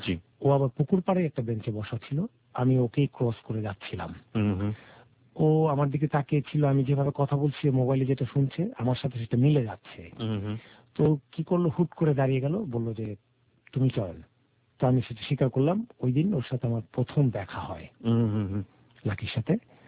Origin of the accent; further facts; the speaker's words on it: Dhaka, Dhaka Division, Bangladesh; আমি ঢাকা লালবাগ থেকে এসেছি।